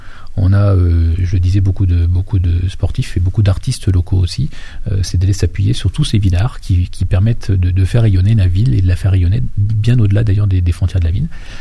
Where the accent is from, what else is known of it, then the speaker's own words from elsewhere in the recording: Auvergne-Rhône-Alpes, France; born there; moi je suis né en Auvergne.